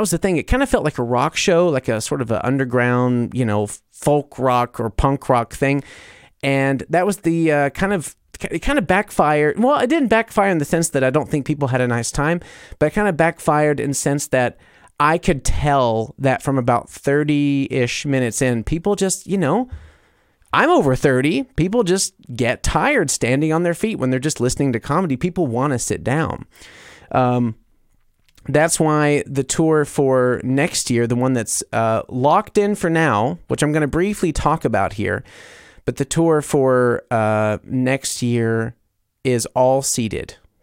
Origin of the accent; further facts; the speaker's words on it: the South, United States; I'm from there. I'm from the South, especially.